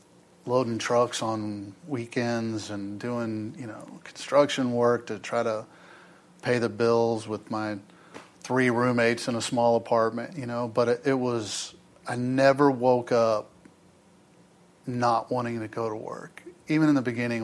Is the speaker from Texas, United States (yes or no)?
yes; Willis, Texas, United States; also born or lived in Mississippi; I grew up outside of Houston, Texas, in a little town called Willis, Texas.